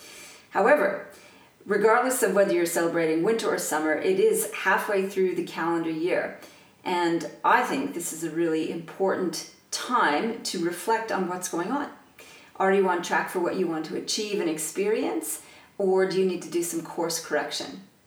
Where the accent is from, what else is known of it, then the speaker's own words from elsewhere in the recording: Canada; now in Australia; being a Canadian living in Australia